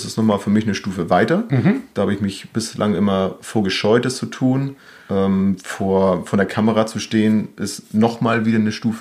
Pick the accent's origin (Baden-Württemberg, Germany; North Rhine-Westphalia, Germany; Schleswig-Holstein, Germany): Schleswig-Holstein, Germany; Bad Segeberg; ich bin 38, tatsächlich schon. Und wir kommen beide aus Segeberg. Wir sind fast Nachbarn.